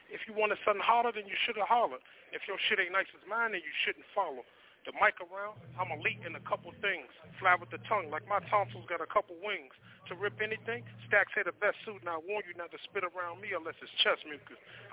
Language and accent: English; Norfolk, Virginia, United States; I'm from Norfolk.